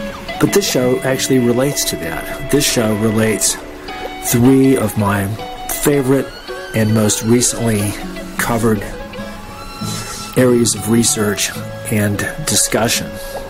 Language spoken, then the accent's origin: English; North Carolina, United States; ever since I grew up in North Carolina, within about an hour and a half drive of what was at that time the home of the largest number of dolphins in captivity in the whole world.